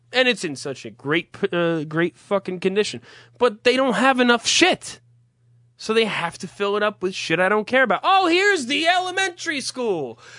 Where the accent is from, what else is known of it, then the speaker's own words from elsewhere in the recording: New Jersey, United States; I'm from North Jersey, which is a normal part of the state. Everything is comfortable. It's a watered down version of New York.